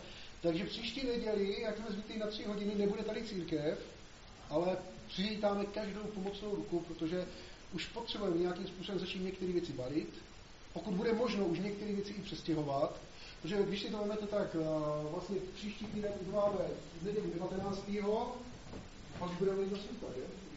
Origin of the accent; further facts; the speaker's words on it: Šumperk, Olomouc Region, Czechia; já jsem ze Šumperka